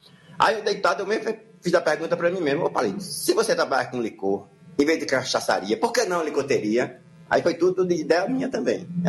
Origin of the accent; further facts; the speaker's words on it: Vale do Capão, Bahia, Brazil; E nasci aqui no Vale do Capão, né?